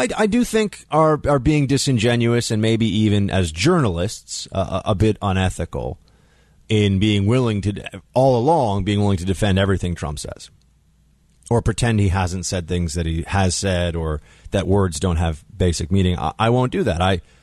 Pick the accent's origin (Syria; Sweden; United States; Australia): United States; Personally, in the sense that as an American, I see this and I kind of weep.